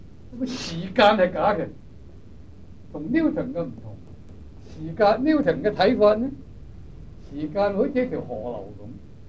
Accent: China; 因为啊，我们中国人都知道

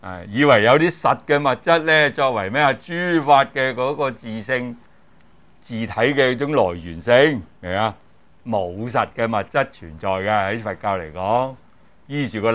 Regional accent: China; 我哋中國人好興講呢句説話噶嘛，係咪？

